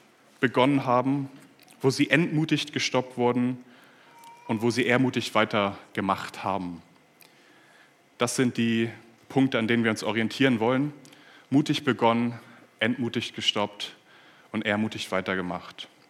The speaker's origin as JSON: {"language": "German", "region": "Hamburg", "country": "Germany", "said": "Ich komme aus Hamburg, bin jetzt aber nicht heute Morgen angereist"}